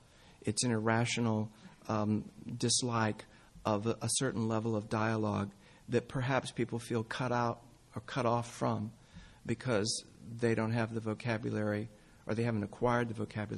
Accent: United States; accent: Okie; now in England, United Kingdom; one of the things I experienced as American working in England for so many years is that I went right over the top of that because I softened my oaky accent

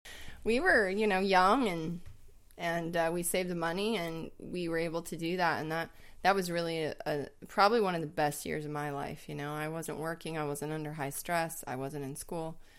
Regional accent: Bozeman, Montana, United States; I grew up in Bozeman, Montana, which has some of the most epic skiing in the world

